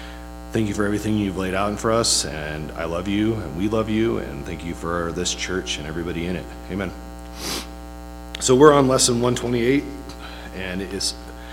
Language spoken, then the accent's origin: English; California, United States; I mean, where I grew up in Central California, there was a lot of agriculture, trees being grown